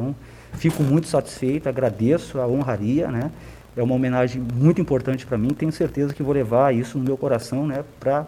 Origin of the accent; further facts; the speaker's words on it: Rio Grande do Sul, Brazil; born there; Então, tive sorte de vir para cá. Digo que nasci no Rio Grande do Sul, mas levo no coração a minha segunda cidade.